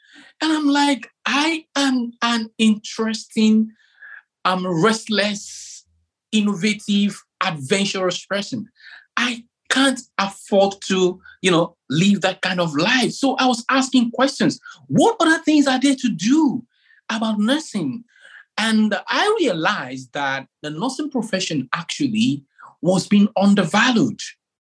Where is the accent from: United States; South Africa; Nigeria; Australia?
Nigeria; And, I come from Africa, precisely from Nigeria.